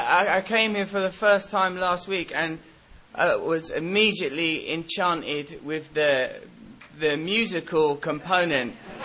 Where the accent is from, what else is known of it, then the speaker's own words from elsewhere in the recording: England, United Kingdom; I'm from England, conservative England.